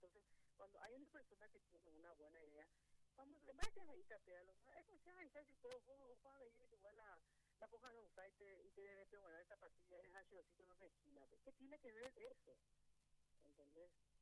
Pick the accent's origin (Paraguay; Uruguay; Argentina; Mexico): Paraguay; nosotros tenemos que mirar como paraguayos